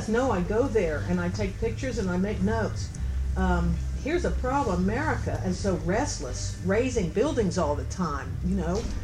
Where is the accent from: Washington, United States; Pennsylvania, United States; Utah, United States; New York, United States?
Pennsylvania, United States; Pittsburgh; I'm originally from Pittsburgh, industrial Pittsburgh, and I love the look of colored glass shards shining in back alleys.